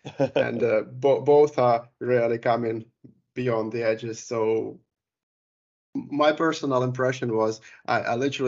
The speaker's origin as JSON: {"language": "English", "country": "United Kingdom", "said": "the United Kingdom where I did a transit through, which is my home country"}